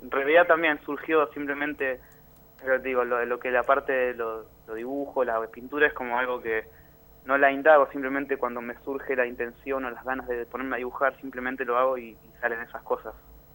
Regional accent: Santa Rosa, La Pampa, Argentina; y ese hilo es que yo soy de La Pampa, soy de Santa Rosa.

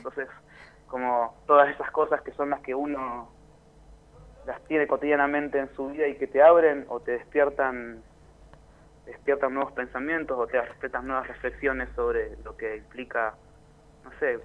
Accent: Santa Rosa, La Pampa, Argentina; y ese hilo es que yo soy de La Pampa, soy de Santa Rosa.

